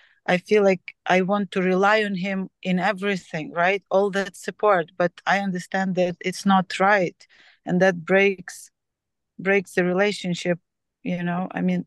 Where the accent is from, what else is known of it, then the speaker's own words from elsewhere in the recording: Ukraine; I grew up in Ukraine, and my parents never were married.